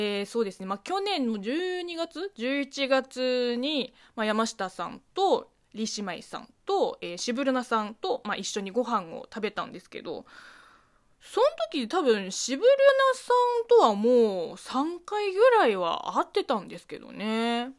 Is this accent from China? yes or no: yes; China; 中国生まれ中国育ちの私